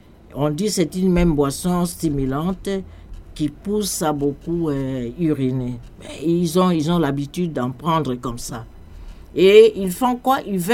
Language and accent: French; DR Congo; ça me rappelle aussi une culture chez nous, en RD Congo.